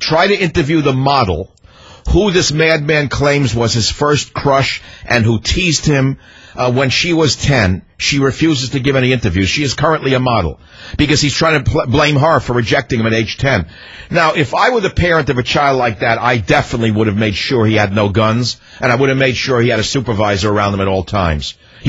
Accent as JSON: {"language": "English", "town": "San Francisco", "region": "California", "country": "United States", "tie": "born or raised there", "said": "KSFO in my hometown of San Francisco, Rebecca."}